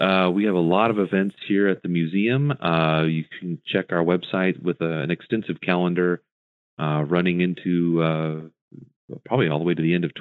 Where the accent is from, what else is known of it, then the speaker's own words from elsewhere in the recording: Nebraska, United States; And I'm originally from Nebraska